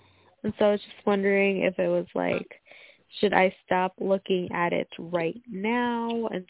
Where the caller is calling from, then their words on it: New York, United States; I'm calling from New York.